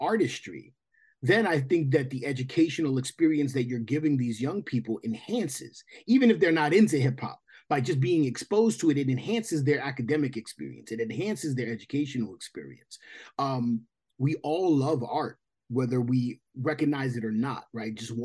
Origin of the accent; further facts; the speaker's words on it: New York, United States; I'm an artist born and raised in New York. I started rapping before I started doing anything else.